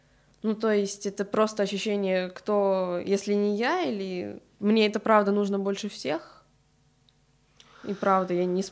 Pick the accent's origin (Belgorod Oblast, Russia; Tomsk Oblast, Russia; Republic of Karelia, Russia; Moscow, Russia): Moscow, Russia; я коренная москвичка.